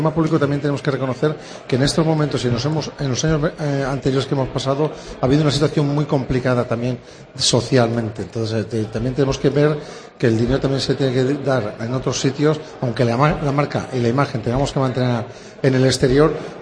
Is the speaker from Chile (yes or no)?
no; Spain; somos españoles